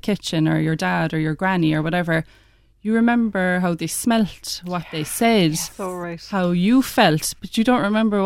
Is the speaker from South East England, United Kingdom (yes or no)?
no; Blackpool, North West England, United Kingdom; because I grew up in Blackpool where the doors were open, all the neighbours would be out for